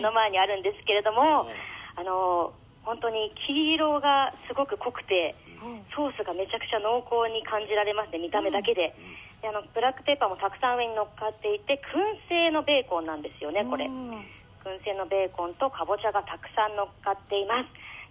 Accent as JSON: {"language": "Japanese", "region": "Kanagawa", "country": "Japan", "said": "この時間は地元神奈川の飲食店を全力で盛り上げるべく"}